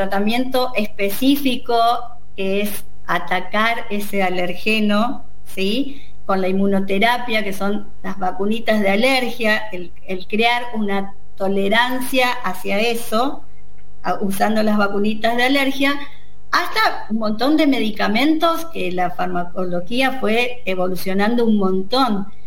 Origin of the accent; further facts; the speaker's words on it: Corrientes, Argentina; moved away as an adult; now in Buenos Aires, Argentina; Yo soy correntina y vine a vivir a Buenos Aires cuando me recibí de médica para hacer la especialidad.